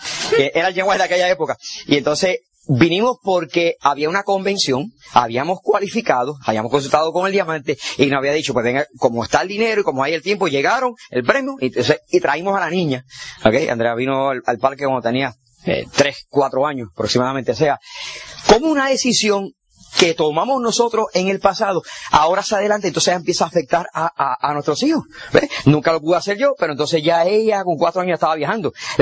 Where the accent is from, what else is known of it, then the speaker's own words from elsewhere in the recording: Puerto Rico; also born or lived in New York; yo nací por accidente en New York, porque mi papá fueron en los 60 a buscar el sueño americano, que nunca lo encontraron. Entonces, regresamos a Puerto Rico, yo tenía 4 años.